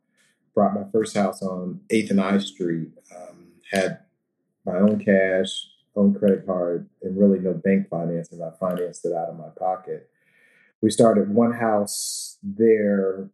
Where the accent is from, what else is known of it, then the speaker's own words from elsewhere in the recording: Alexandria, Virginia, United States; my design background comes from growing up in Alexandria, Virginia, O-Town, and Del Rey